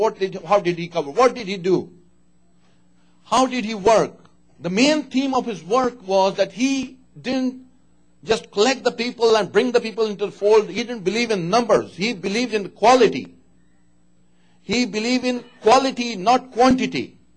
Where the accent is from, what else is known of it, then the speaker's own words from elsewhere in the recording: Pakistan; Play a role as a Pakistani, as a Shia, and as the followers of Islam.